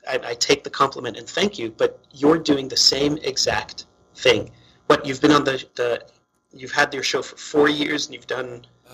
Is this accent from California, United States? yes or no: no; Washington, District of Columbia, United States; born there; I was born in Washington, D.C. Like, how more American do I need to be?